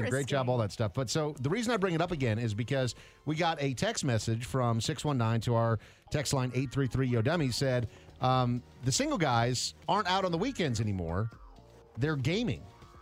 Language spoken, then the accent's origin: English; Brainerd, Minnesota, United States; That I grew up in Brainerd, Minnesota, there was, like, one Domino's.